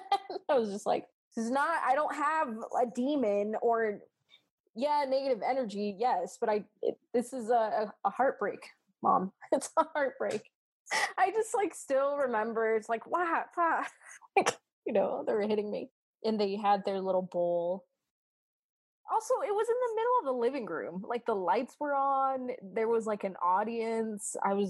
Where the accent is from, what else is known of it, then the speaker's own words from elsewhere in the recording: Colorado, United States; also born or lived in Mexico; I am an American of Mexican descent. I am from the mountains of Colorado, born in Mexico, but I grew up all of my life here, first generation.